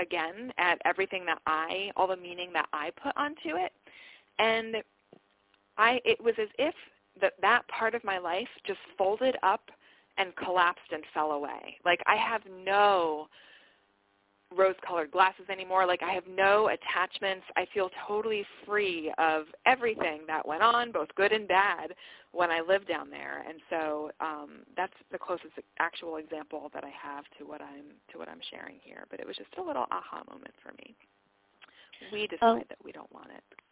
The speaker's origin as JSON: {"language": "English", "region": "Florida", "country": "United States", "tie": "born or raised there", "lives_now": "New Jersey, United States", "said": "I grew up in the Florida Keys and have always sort of held this rosy glass, you know, glasses, looking like, oh, you know, I'm a displaced Floridian living in New Jersey"}